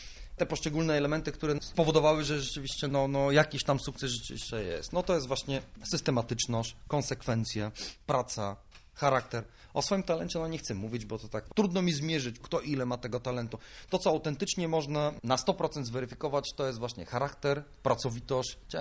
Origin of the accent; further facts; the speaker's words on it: Bulgaria; Polish is a second language; moved away as an adult; now in Poland; Przyjechałem z Bułgarii, czyli generalnie w pewnym sensie, będąc jeszcze po liceum plastycznym, to jest bardzo dobre liceum, będąc młodym człowiekiem, ale jednak w pewnym sensie już ukształtowanym.